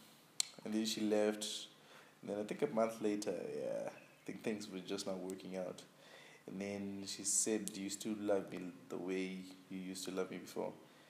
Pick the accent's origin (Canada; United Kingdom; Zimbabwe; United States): Zimbabwe; moved away; also born or lived in Malaysia; I was like, I'm from Zimbabwe. She's like, oh, okay. So, which part of Nigeria is Zimbabwe?